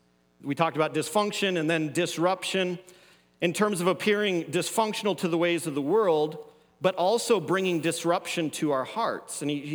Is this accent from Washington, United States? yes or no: yes; Seattle, Washington, United States; So yeah, Mariners fan. I'm from Seattle.